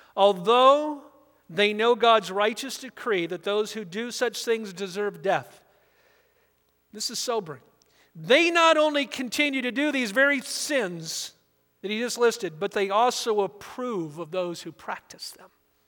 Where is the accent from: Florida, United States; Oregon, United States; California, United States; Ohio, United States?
California, United States; She grew up in Boulder, Colorado. I grew up out in Southern California.